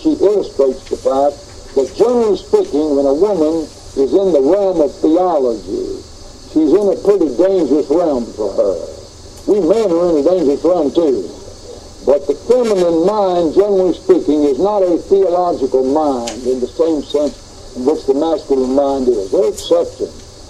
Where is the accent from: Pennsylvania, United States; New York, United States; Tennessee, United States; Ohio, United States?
Tennessee, United States; Johnson City; We had a dear lady back in my hometown at Johnson City, Tennessee